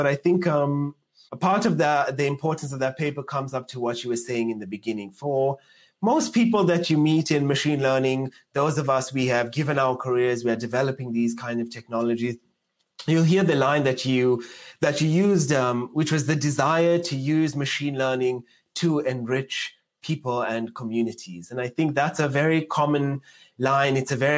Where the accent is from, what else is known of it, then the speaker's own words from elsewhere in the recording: South Africa; goes back to the fact that I come from South Africa.